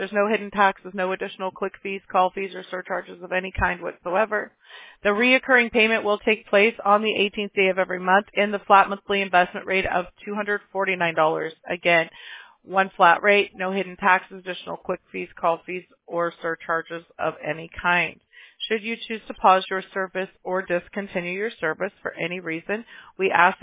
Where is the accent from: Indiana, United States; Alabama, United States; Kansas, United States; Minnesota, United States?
Alabama, United States; Mobile; born there; So I was born in Mobile, Alabama.